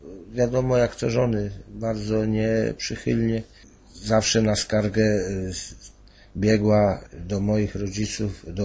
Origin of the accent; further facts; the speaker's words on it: Kwidzyn, Pomeranian Voivodeship, Poland; mam 55 lat, pochodzę z Kwidzyna.